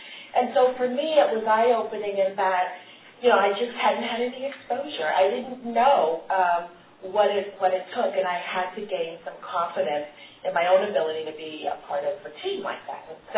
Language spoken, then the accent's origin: English; Mobile, Alabama, United States; born there; I was born in Mobile, Alabama, and as the fifth of six children.